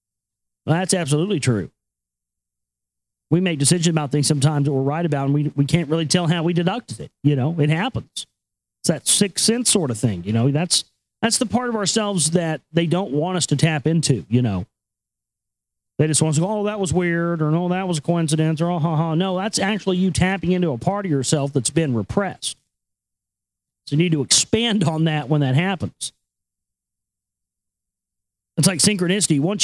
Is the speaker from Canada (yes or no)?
no; Dallas, Texas, United States; growing up in the South down here in Dallas and the outlying areas of Dallas and Bible Belt Central down here, man